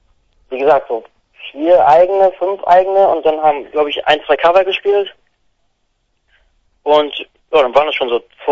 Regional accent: Mecklenburg-Vorpommern, Germany; es gab so einen MV-Tag bei uns in Mecklenburg-Vorpommern

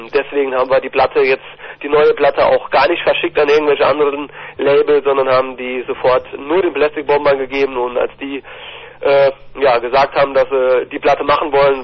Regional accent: Saarland, Germany; Ja, wir kommen aus dem Saarland.

